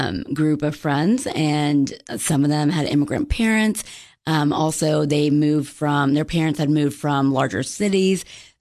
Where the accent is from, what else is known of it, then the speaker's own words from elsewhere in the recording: Clarksville, Tennessee, United States; born there; I was born in Clarksville at Fort Campbell when my father was in the Army as a military captain.